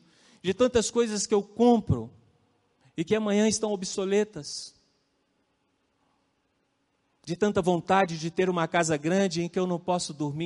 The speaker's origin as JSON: {"language": "Portuguese", "region": "Minas Gerais", "country": "Brazil", "said": "Eu sou mineiro, mineiro é bom de história."}